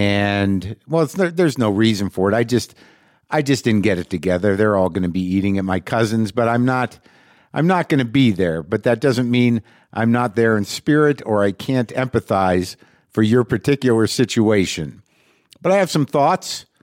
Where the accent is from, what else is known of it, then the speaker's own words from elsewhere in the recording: New Mexico, United States; I've spent a few days here in New Mexico, my hometown.